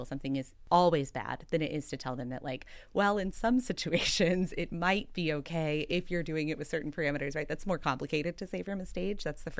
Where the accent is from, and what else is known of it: Texas, United States; born or raised there; now in Philadelphia, United States